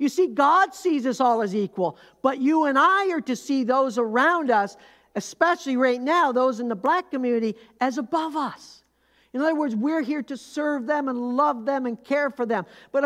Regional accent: Canada; As a Canadian, where I lived

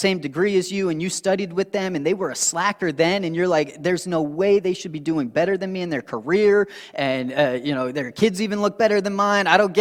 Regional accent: Canada; So many of you know I'm from Canada originally, and I went to school in Rochester.

